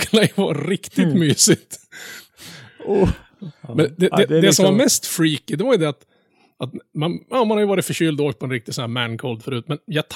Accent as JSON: {"language": "Swedish", "region": "Norrland", "country": "Sweden", "said": "Ja, nej, även fast jag är norrlänning då. Jag utger mig för våra norrlänning."}